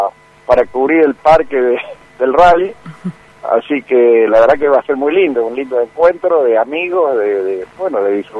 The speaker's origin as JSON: {"language": "Spanish", "town": "Río Segundo", "region": "Córdoba", "country": "Argentina", "tie": "born or raised there", "said": "yo soy oriundo de Córdoba, de un pueblo que se llama Río Segundo"}